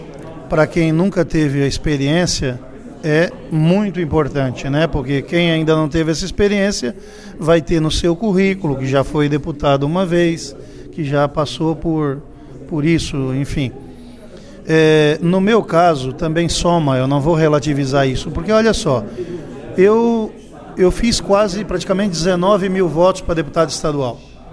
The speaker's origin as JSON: {"language": "Portuguese", "town": "Gravatal", "region": "Santa Catarina", "country": "Brazil", "tie": "born there", "said": "que a minha terra natal é Gravatal. Né, portanto, eu pretendo começar por lá, meus pais ainda moram lá"}